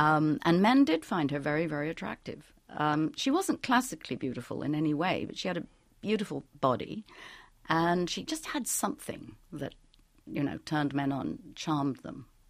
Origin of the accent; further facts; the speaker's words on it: London, United Kingdom; also born or lived in Paris, France / Burma; now in New York, United States; And my mother and father were both Americans, but I grew up in London.